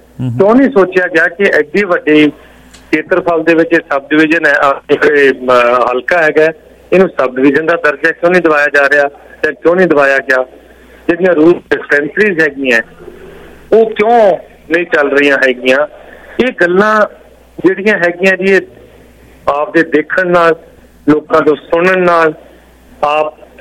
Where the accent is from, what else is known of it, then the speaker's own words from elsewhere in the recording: Faridkot, Punjab, India; ਮੇਰਾ ਪਿਛੋਕੜ ਸਰ, ਮੇਰਾ ਐਗਜਾਮਪਲ ਫਰੀਦਕੋਟ ਦਾ ਜੀ. ਮੈਂ ਉਸ ਤੋਂ ਬਾਅਦ ਇੱਕ ਸਧਾਰਨ ਕਿਸਾਨ ਪਰਿਵਾਰ ਦਾ ਜੰਮਿਆ ਜੀ.